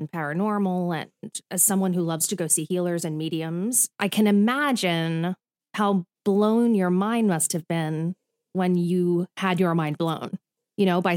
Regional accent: New Jersey, United States; But I'm from New Jersey.

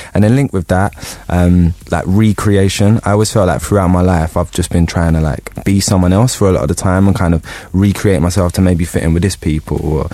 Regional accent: London, United Kingdom; I grew up in East London, and then I went to uni in Essex.

